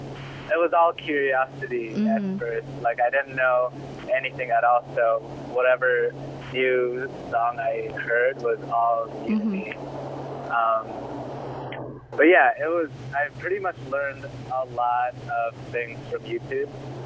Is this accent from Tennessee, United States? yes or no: no; Maryland, United States; so growing up in like the Burg and DC, there was like the whole DC punk scene and DIY shows.